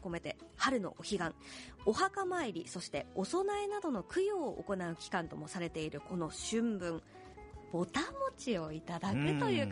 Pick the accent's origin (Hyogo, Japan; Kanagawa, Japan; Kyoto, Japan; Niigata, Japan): Niigata, Japan; 新潟県出身です。